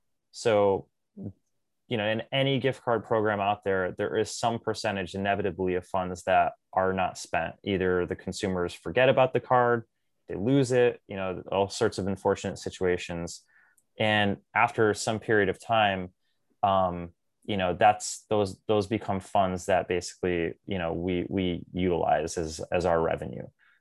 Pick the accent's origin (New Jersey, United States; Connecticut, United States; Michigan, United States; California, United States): Connecticut, United States; Bristol; in our pilot community in Bristol, Connecticut, where I'm located, it's also my hometown.